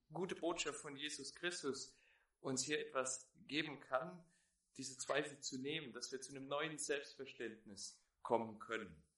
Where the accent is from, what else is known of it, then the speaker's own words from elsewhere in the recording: Baden-Württemberg, Germany; ich bin Schwabe. Wenn ihr es noch nicht gehört habt, irgendwann kommt der Moment, da denkt ihr, es klingt ein bisschen seltsam, der Gebrauch Worte, wie man sie eigentlich nicht benutzt, dann liegt das daran. Es gehört zu mir, zu meiner Identität.